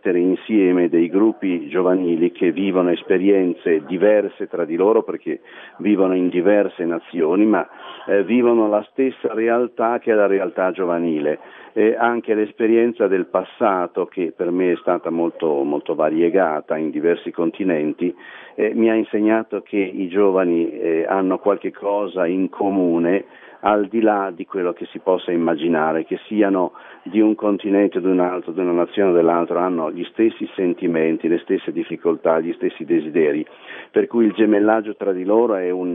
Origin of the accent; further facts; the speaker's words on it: Loreto, Marche, Italy; Noi che veniamo da Loreto ci siamo sentiti nel dovere di camminare insieme